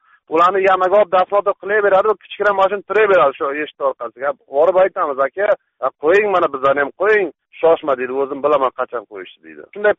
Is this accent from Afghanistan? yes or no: yes; Afghanistan; born there; Tug'ilgan joyimiz Afg'oniston, fuqaroligimiz Qozog'iston. O'zimiz Qozog'imizda, Shirvon viloyatidan.